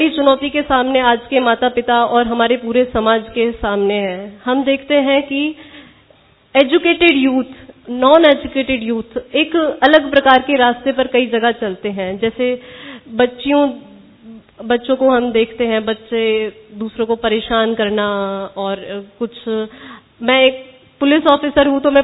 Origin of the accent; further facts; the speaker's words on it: Govindgarh, Rajasthan, India; जैसे हमारे कस्बे में, गोविंदगढ़ जिला अलवर की रहने वाली हूँ